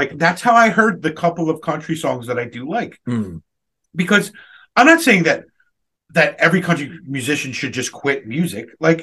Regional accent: Philadelphia, Pennsylvania, United States; born there; Do I care that I was born in Philadelphia or outside of Philadelphia, and that means I should like every Philly team?

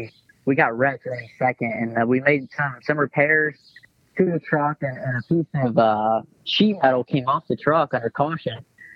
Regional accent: Indiana, United States; born or raised there

